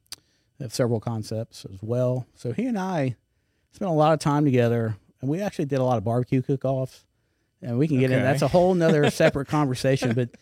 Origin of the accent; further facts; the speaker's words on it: Houston, Texas, United States; now in Baton Rouge, United States; So I grew up in Houston. I went to school at A&M and graduated from A&M.